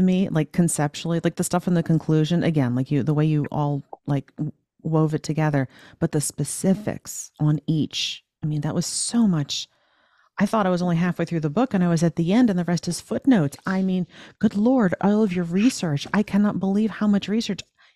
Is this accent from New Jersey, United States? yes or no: yes; New Jersey, United States; I grew up in New Jersey.